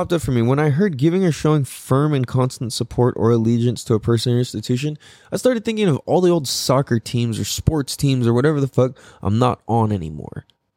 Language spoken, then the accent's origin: English; San Diego, California, United States; oh, I'm from San Diego, and you're like, oh, I'm from San Diego, it's like, oh, sick, no way. Like, the most that happens is like, oh, that's cool, I don't meet very many people from here still.